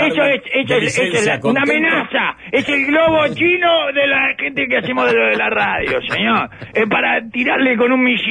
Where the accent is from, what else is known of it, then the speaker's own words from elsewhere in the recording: Uruguay; Como trabajadores uruguayos.